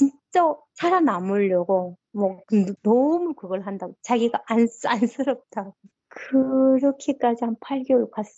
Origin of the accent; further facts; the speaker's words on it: North Korea; accent: North Korean dialect; now in South Korea; 제가 북한 사투리가 나왔나 봐요.